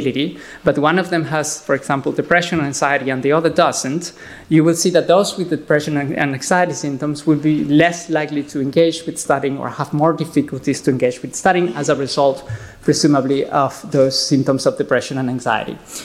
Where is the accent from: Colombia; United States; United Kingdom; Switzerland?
Colombia; I grew up in Colombia myself, so I kind of I know what they mean when they say that Colombians actually be very happy.